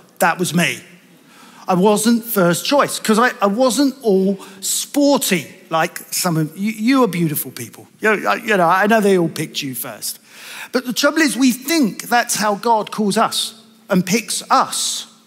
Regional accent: East of England, United Kingdom; the posh ones amongst you will say … I come from Essex

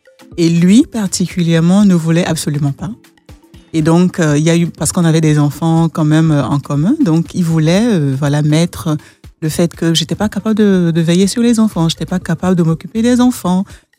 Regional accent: Benin; Je viens du Bénin, oui.

